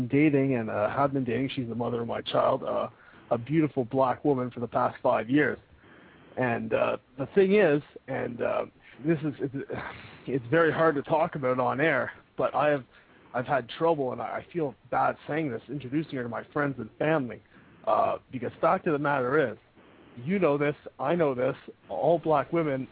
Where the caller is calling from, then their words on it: California, United States; Yeah, I'm just calling from California. … yeah, just been listening in.